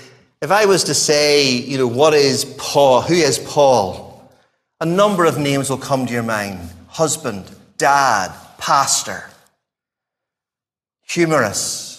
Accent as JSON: {"language": "English", "town": "Belfast", "region": "Northern Ireland", "country": "United Kingdom", "tie": "born or raised there", "said": "I grew up in East Belfast. I lived and grew up in a small working class area."}